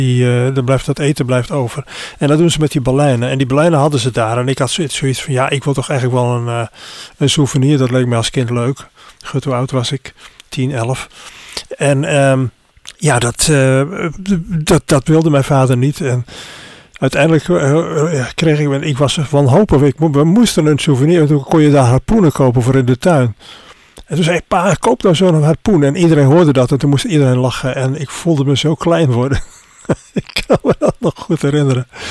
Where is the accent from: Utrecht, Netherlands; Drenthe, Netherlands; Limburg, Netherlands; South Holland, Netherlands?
Drenthe, Netherlands; Assen; born there; de plaats waar ik geboren ben, Assen